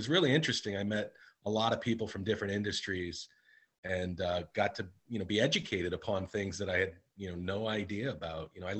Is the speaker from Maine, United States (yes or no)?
yes; Maine, United States; Well, I'm from Maine originally, but I didn't live here for many, many years.